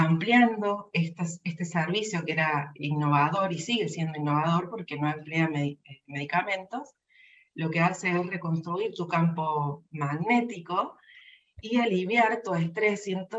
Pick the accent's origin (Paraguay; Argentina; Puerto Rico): Argentina; Córdoba; soy de la ciudad de Córdoba, nací en Córdoba, Argentina. Me caracteriza esa esencia italiana, ya que soy segunda generación de italianos en Argentina y segunda generación de polacos en Argentina.